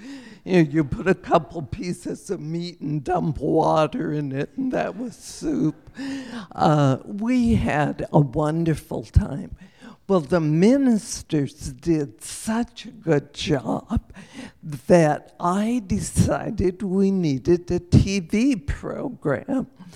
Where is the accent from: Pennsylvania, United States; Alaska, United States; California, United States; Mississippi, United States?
Alaska, United States; Anchorage; I'm talking from Anchorage, Alaska. We didn't have sidewalks and porches.